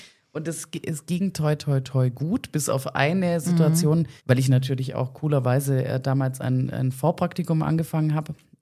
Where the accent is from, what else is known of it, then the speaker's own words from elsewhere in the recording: Baden-Württemberg, Germany; wo ich aufgewachsen bin, das war halt 20 Kilometer weg von der nächsten cooleren Stadt, Ravensburg